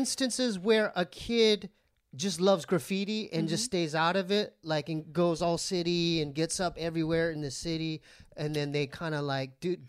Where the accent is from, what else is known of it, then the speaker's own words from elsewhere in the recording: San Diego, California, United States; also born or lived in Arizona; now in Los Angeles, United States; Because I'm not from Los Angeles. But when I moved here from I'm from San Diego, lived in mm-hmm. Arizona.